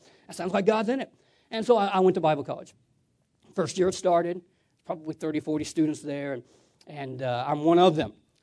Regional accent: Georgia, United States; I was raised in Georgia, and I was raised where we didn't sign a lot of contracts. A man's handshake was his word.

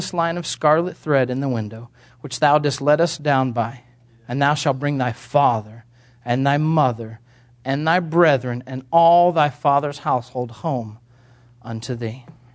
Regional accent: Kansas, United States; I was raised in Kansas, and I went back and I spent some time with my family.

